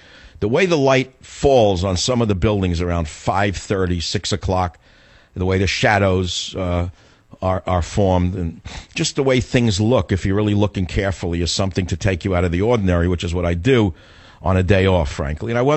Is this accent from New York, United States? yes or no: no; San Francisco, California, United States; Incidentally, speaking of my hometown of San Francisco, which I love very much